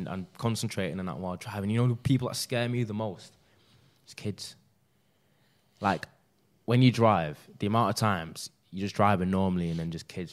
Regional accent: Jamaica; Because, being a Jamaican man, I have legs like twigs.

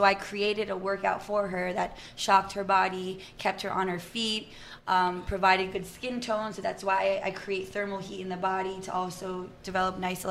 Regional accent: New York, United States; All right, I grew up in New York.

